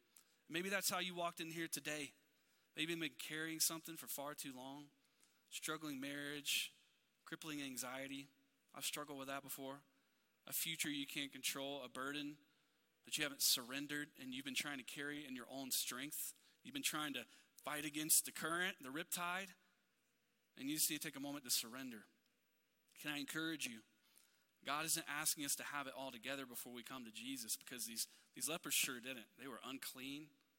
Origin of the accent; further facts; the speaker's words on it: Gulf Coast, United States; I grew up down near the Gulf, just a couple hours from the Gulf.